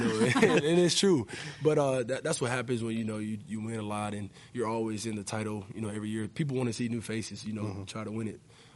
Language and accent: English; Alabama, United States; We're from Alabama, and just to be able to play with him, you know, I was happy.